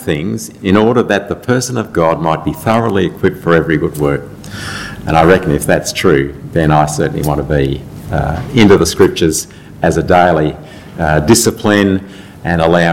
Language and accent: English; Bendigo, Victoria, Australia; now in Melbourne, Australia; Well, I was born and bred in Bendigo, left the day after I turned 18 to come to Melbourne to study.